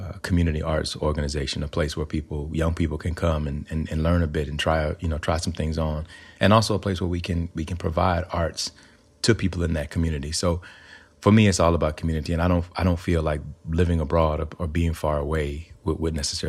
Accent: Alabama, United States; So growing up in Alabama, I grew up in a place where we didn't really have a lot of access to arts, either arts education or just arts in general.

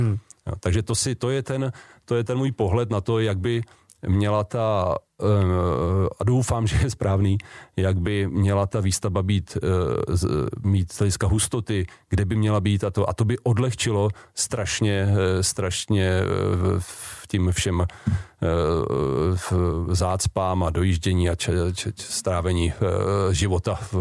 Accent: Plzeň, Plzeň Region, Czechia; Já jsem taky z Plzně

